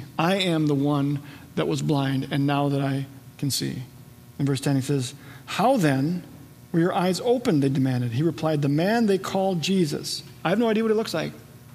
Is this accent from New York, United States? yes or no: no; Wadena, Minnesota, United States; my hometown. I grew up in Wadena, about an hour or so north.